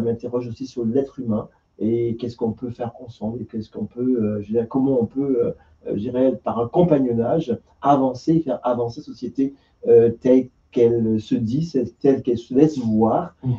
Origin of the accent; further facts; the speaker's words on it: Guadeloupe; Je viens, comme je dis, de Guadeloupe, hein, dont se trouvent mes racines.